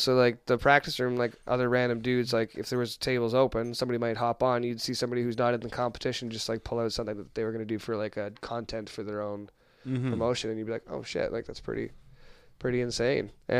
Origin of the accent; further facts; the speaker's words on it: Canada; oh, like, I'm from Canada. I'm out here. Like, I DJ in Canada.